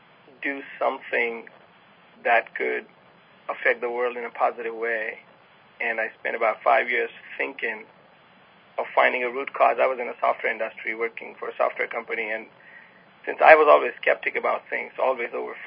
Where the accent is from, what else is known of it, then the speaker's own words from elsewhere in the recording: Mumbai, Maharashtra, India; I come from Bombay. I come from Mumbai, the economic capital of India.